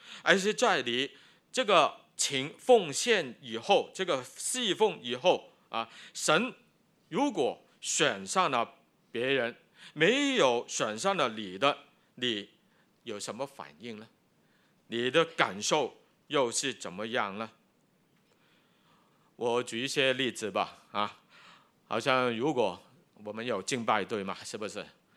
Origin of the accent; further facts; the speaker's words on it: China; 我们中国人很有这个